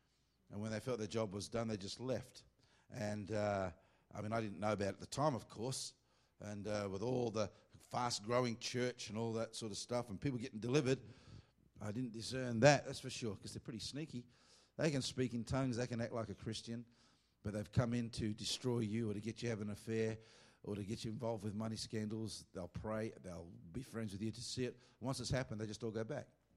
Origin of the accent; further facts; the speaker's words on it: Australia; now in United States; I'm from Australia.